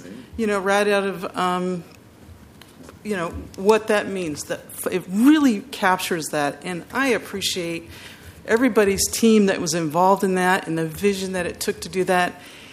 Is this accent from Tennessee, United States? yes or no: no; Portland, Oregon, United States; I was actually born and raised in Portland. I'm a Portlander through and through.